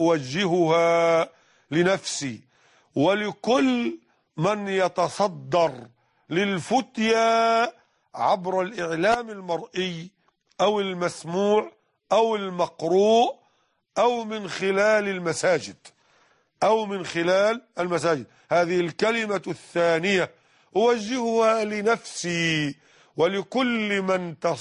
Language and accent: Arabic; Mit Hadid, Dakahlia, Egypt; في بيتي بقريتنا ميت حديد منية النصر دق أهلية مصر